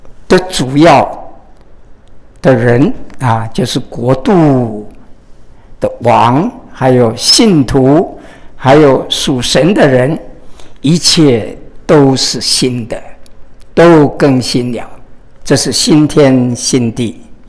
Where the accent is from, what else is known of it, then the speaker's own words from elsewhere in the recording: China; 我们中国人呢、啊，造字说苦，很有意思